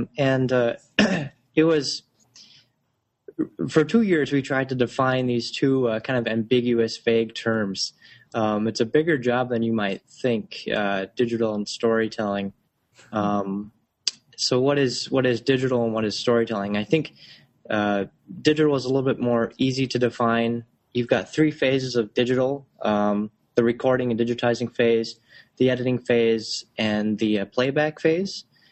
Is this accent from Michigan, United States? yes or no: yes; Michigan, United States; moved away as an adult; now in Mankato, United States; Yeah, well, I'm from Michigan originally. I moved to Bethany, moved to Mankato to get a communication degree at Bethany. My family still lives in Michigan.